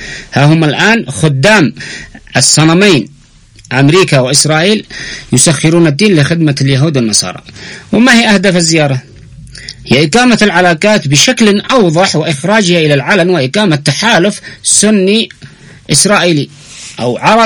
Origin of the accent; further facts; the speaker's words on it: Yemen; نحن كشعب يمني